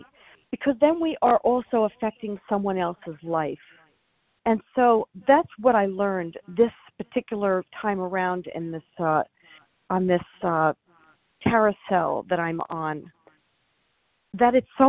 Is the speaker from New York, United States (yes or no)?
yes; New York, United States; Being a New Yorker, I do need that, those gentle words and gentle voices in my life.